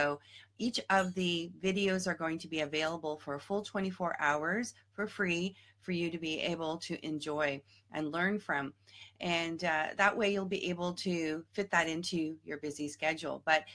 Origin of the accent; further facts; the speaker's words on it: Toronto, Ontario, Canada; now in Montreal, Canada; And this is the first October 28th in my memory of living here in Montreal that it's actually pleasant. Growing up in Toronto, my birthday days were always very nice and warm.